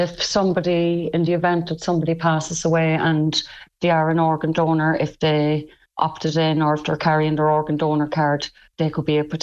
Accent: Trim, County Meath, Ireland; now in Kerry, Ireland; I'm from Trim. … live in Trim

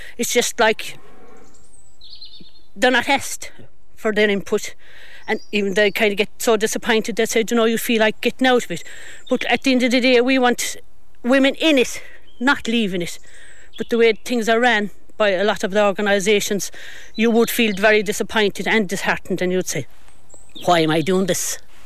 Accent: Ballyheigue, Munster, Ireland; No, I didn't grow up in a farm family. I came from Ballyheigh myself

